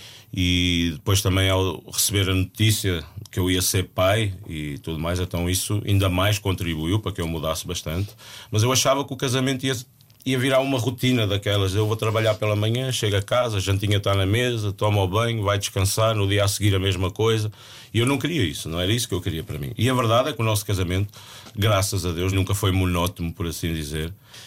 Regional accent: Lisbon, Portugal; venho de Lisboa, né?

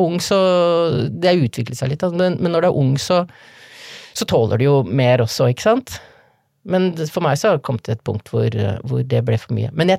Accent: Oslo, Norway; for jeg flyttet tilbake til Oslo når, etter at faren min døde, jeg ville være nærmere, altså jeg kommer fra Oslo, så før eller siden så vil man hjem.

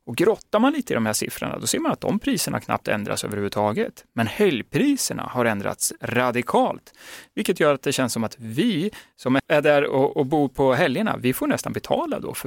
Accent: Gävle, Gävleborg County, Sweden; Jag är från Gävle

